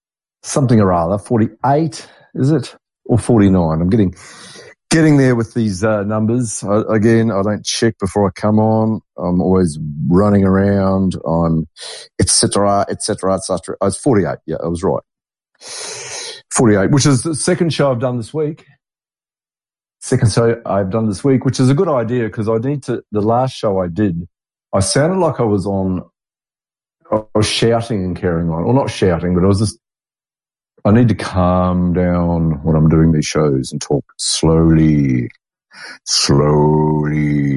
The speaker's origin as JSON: {"language": "English", "country": "New Zealand", "tie": "born or raised there", "lives_now": "Australia", "said": "And where I grew up in New Zealand was also, by coincidence, a grey nurse breeding ground. And I live in a grey nurse breeding ground in the mid-north coast of Australia."}